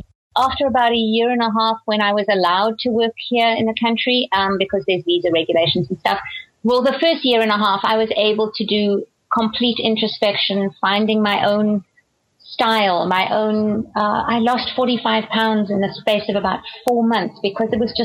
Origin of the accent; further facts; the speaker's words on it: South Africa; moved away as an adult; also born or lived in Nigeria; now in United States; I was raised in South Africa, born in Nigeria, raised in South Africa.